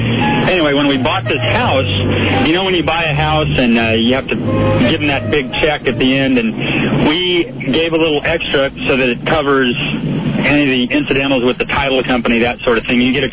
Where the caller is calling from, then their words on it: Sacramento, California, United States; Sacramento.